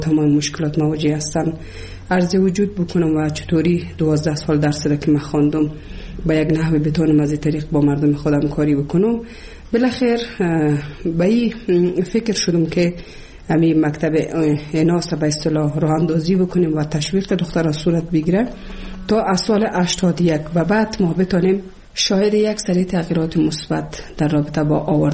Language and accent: Persian; Kabul, Afghanistan; born or raised there; also born or lived in Bamyan